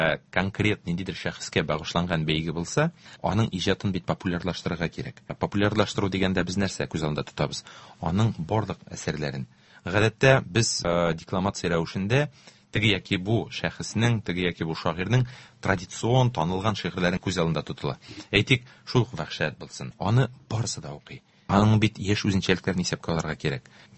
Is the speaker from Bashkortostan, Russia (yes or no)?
yes; Bashkortostan, Russia; Мин үзем Башкортстан егете